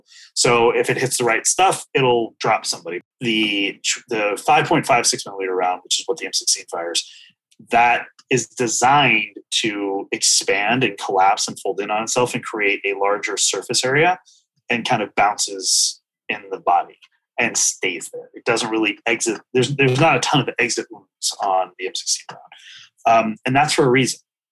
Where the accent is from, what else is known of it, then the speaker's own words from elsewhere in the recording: California, United States; I'm from California, so In-N-Out, Fatburger are like, the In-N-Out, Fatburger debate is no joke.